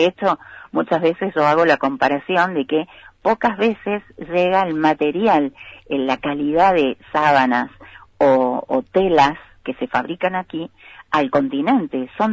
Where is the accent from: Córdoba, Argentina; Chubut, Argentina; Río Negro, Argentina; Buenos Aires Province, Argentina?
Córdoba, Argentina; now in Río Grande, Argentina; No, soy cordobesa.